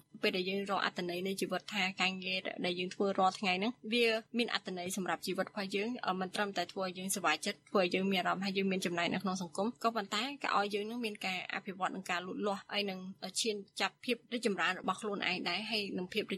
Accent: Phnom Penh, Cambodia; ខ្ញុំជាអ្នកភ្នំពេញ

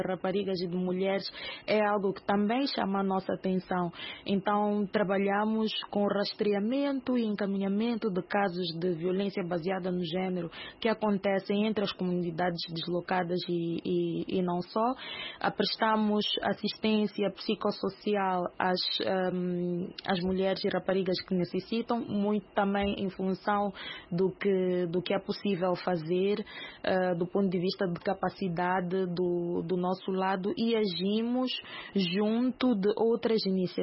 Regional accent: Mozambique; Nós, como moçambicanas

